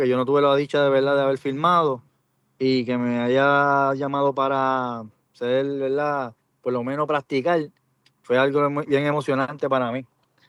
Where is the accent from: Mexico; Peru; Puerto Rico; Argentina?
Puerto Rico; Canóvanas; yo soy de Canóvana natural